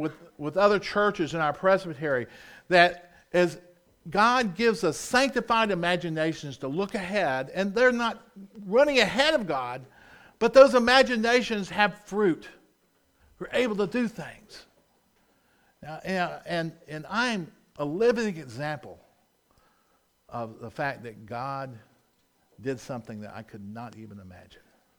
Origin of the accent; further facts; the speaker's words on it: Rock Hill, South Carolina, United States; You know, the furthest north I've ever lived in my life is my hometown of Rock Hill, South Carolina. Never lived up north.